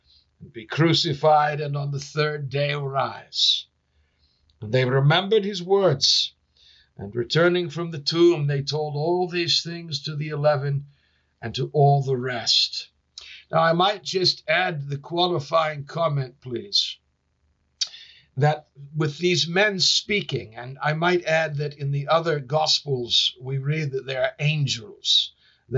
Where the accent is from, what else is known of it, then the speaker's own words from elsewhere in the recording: Boston, Massachusetts, United States; I was raised outside of Boston and directly adjacent to my property, our property, was a large Jewish cemetery.